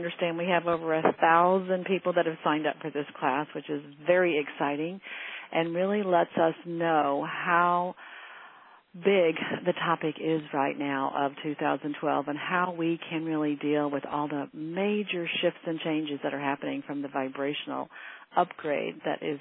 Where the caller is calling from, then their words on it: California, United States; I'm live from California.